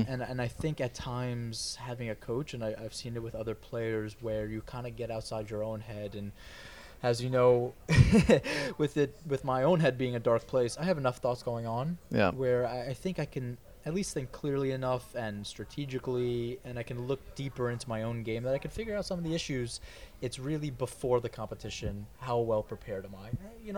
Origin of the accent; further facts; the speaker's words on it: New York, United States; I'm a New Yorker. I'm hard.